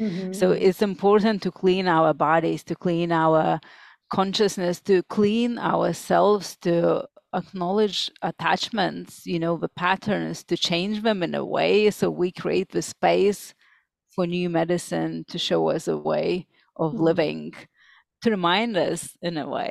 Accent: Lithuania; English is a second language; because I'm from Lithuania, so it's very pagan country in Europe.

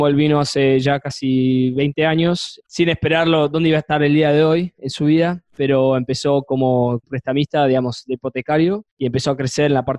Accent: Buenos Aires, Argentina; No, yo soy nacido y criado en Buenos Aires.

